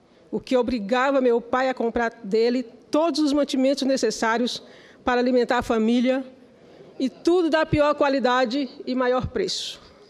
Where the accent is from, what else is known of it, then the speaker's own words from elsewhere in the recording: União, Piauí, Brazil; venho lá da cidade de União, do meu Piauí, do meu Nordeste, de gente simples, corajosa e bem informada.